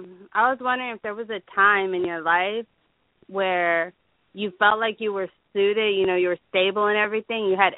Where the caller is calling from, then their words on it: Tennessee, United States; I'm calling from Tennessee.